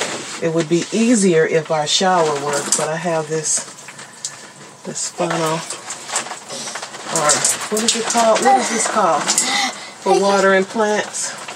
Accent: Richmond, United States; It feels very painful that a place that I grew up in Richmond, that now I'm forced to leave.

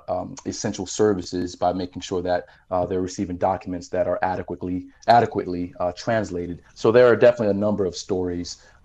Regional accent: Florida, United States; also born or lived in Miami; I moved back to South Florida. It's home. I was born in Miami, raised in Palm Beach County.

